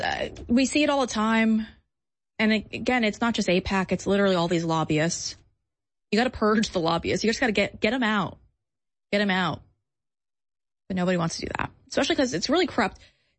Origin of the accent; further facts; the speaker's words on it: New York, United States; now in Austin, United States; I really, as a New Yorker, I hate it when people from blue states, blue cities come and relocate